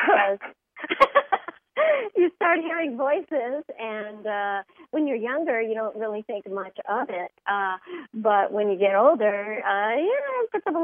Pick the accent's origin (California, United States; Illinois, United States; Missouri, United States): California, United States; Hollywood; growing up in Hollywood, there really isn't that many areas to collect